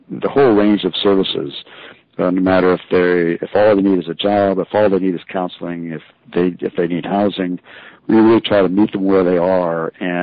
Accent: Los Angeles, California, United States; I knew the people over at the West Los Angeles VA here in my hometown, and left filmmaking and began working as an outreach worker at the West Los Angeles VA.

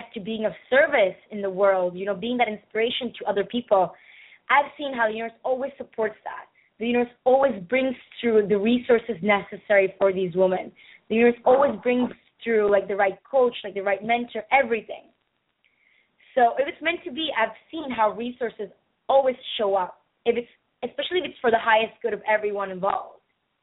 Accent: Panama; I come from an Indian background, so my family, my parents are from India originally, even though I was brought up here in Panama.

